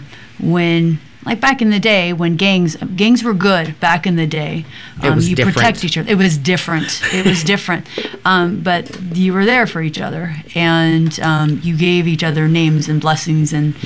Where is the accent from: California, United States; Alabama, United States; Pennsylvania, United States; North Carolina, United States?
California, United States; Fresno; because I came from Fresno, California